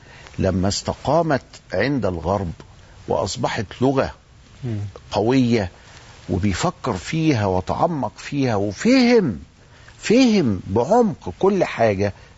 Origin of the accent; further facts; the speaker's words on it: Egypt; يا جماعة إحنا مصريين ودلوقتي في عصر جديد